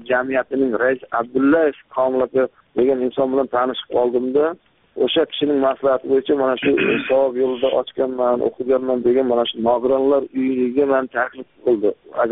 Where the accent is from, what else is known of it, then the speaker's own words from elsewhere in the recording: Jizzakh Region, Uzbekistan; born there; 1970 yilda Jizzax viloyati Zomin tumanida tug'ilganman.